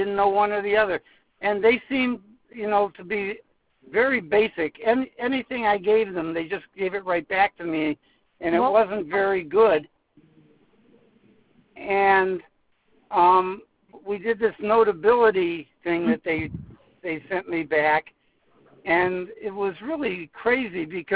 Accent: Cleveland, Ohio, United States; I'm from Cleveland, Ohio.

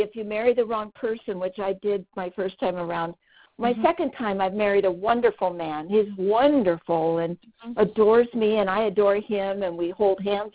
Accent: United States; it seems so foreign to me being an American here

